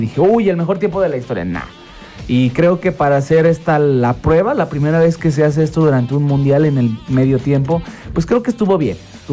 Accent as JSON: {"language": "Spanish", "country": "Mexico", "said": "orgullo español de todos los que somos mexicanos, ¿no?"}